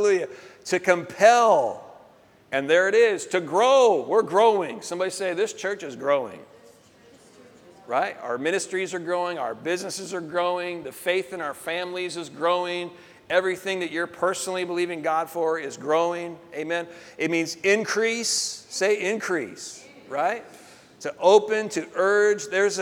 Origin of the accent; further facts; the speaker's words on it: Portland, Oregon, United States; born there; No, I'm called to this region. I was born here.